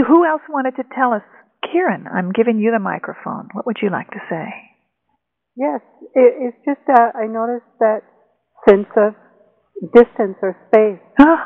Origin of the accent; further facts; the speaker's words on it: Midwest, United States; And I know when I grew up in the Midwest, we had only two ways of being with emotion.